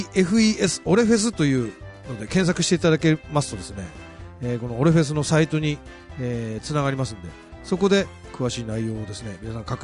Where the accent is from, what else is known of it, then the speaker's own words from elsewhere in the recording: Tokyo, Japan; 俺地元東京だからね。